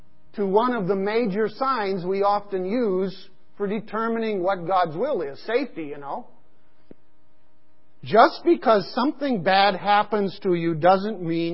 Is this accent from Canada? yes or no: no; Pakistan; In fact, when I grew up in Pakistan as a kid, we would often see all of the women down by the riverbank